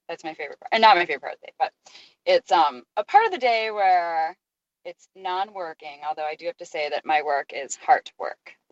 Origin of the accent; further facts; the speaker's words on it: Glencoe, Illinois, United States; also born or lived in Highland Park / New York / Los Angeles / Boston; now in San Diego, United States; I'm originally from Glencoe, Illinois. And then we lived in the city for a while, and then we had moved from Highland Park to San Diego last September. But I've also lived in New York. I've lived in LA. I've lived in Boston and London.